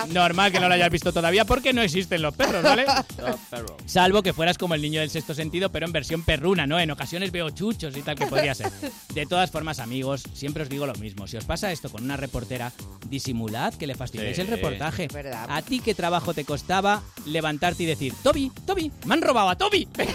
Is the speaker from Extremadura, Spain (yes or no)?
no; Basque Country, Spain; Que soy vasco, tú.